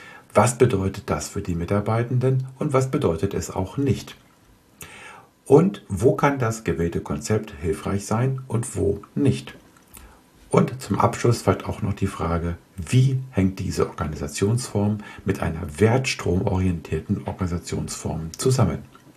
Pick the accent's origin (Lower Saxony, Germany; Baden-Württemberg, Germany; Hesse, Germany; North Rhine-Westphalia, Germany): Lower Saxony, Germany; Göttingen; in meiner Heimat Göttingen ansässig ist, verfolge ich natürlich auch die Entwicklung sehr aufmerksam.